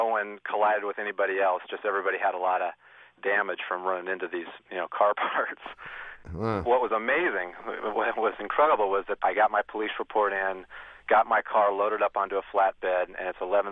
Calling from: Los Angeles, California, United States; I'm from Los Angeles.

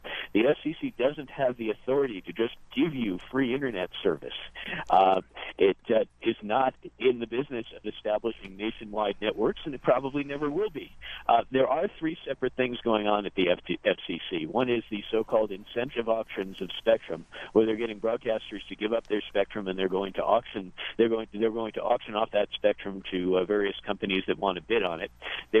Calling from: Laramie, Wyoming, United States; I'm calling from Laramie, Wyoming

